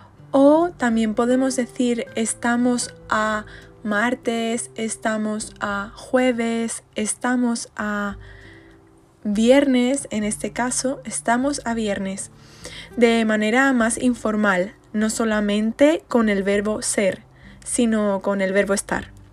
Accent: Alcalá de Henares, Community of Madrid, Spain; also born or lived in Andalusia, Spain; soy madrileña, alcalaína, más concretamente de Alcalá de Henares, donde nació el famoso escritor Miguel de Cervantes, el autor de Don Quijote de la Mancha. He vivido muchos años en Andalucía.

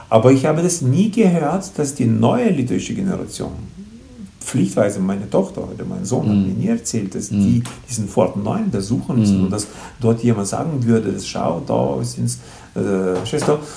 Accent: Lithuania; ich spreche jetzt für, ich bin Litauer.

